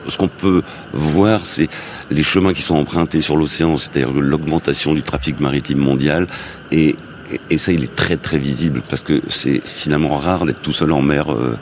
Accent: Brittany, France; C'est vrai que près de chez nous, et je suis breton, donc notre Atlantique et notre Manche étaient peut-être visuellement plus sales.

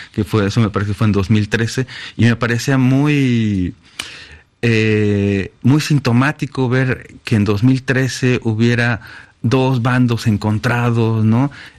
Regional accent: Mexico City, Mexico; yo tengo buenos recuerdos sobre mi infancia en Olivar del Conde, por ejemplo, en Molino de Rosas

